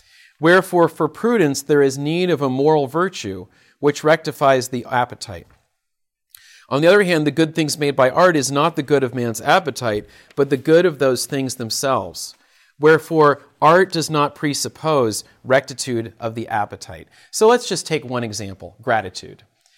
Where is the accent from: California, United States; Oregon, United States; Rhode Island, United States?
Oregon, United States; Portland; I am from Portland, Oregon, where our greatest skater, anybody know her name?